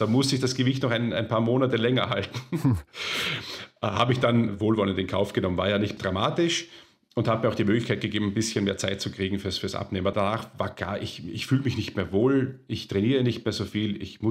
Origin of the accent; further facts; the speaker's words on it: Lower Austria, Austria; also born or lived in Vienna; now in Germany; Ich bin am Land groß geworden. Wien geboren, ja, aber ich... aufgewachsen in Niederösterreich mit tollen Freunden, kleine Ortschaft